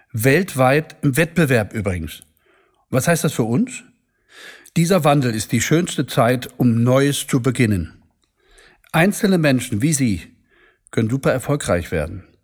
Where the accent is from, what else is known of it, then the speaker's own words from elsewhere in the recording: Duisburg, North Rhine-Westphalia, Germany; Ich komme aus dem Ruhrgebiet. Sie hören es vielleicht an meiner Stimme. Ich bin in Duisburg geboren. Da gibt es noch richtig Industrie, Dreck, Hochöfen.